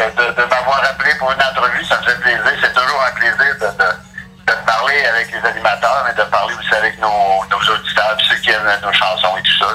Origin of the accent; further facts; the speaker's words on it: Quebec, Canada; Ben, moi je viens de la région de Québec, mon père était soldat.